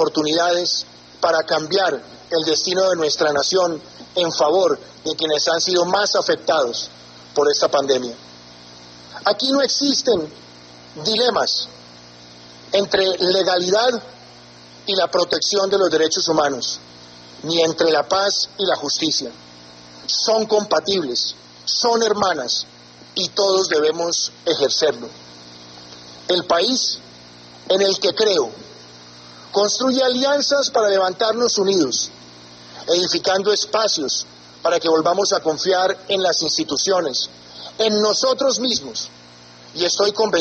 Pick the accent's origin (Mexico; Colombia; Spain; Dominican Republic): Colombia; Estoy convencido como colombiano y como presidente